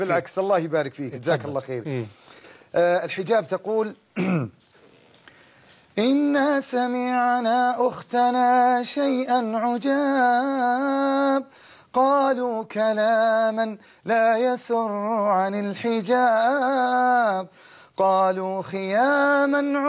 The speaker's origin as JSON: {"language": "Arabic", "country": "Saudi Arabia", "accent": "Saudi Nabati", "said": "قصيدة بالنبطي السعودي أو يعني لهجتنا"}